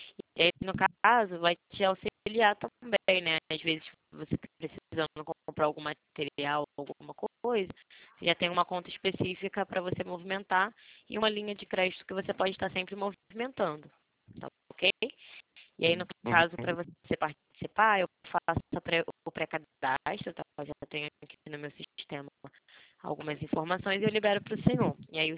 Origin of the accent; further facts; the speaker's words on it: Rio de Janeiro, Brazil; Eu sou carioca, né? Sou do Rio. O sotaque não esconde muito. Eu sou do Rio, carioca.